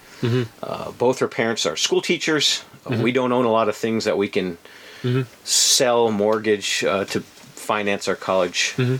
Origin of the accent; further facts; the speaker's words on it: Germany; moved away as an adult; now in United States; Even though I have American last name and an American accent, I grew up in Germany.